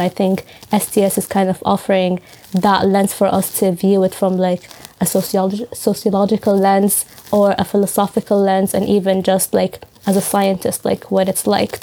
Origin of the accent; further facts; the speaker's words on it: Sudan; because I'm from Sudan.